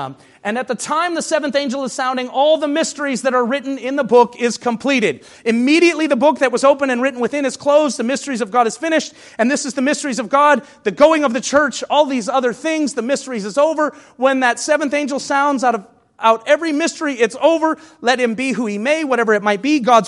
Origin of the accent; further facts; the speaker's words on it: Jeffersonville, Indiana, United States; You know, I'm from Jeffersonville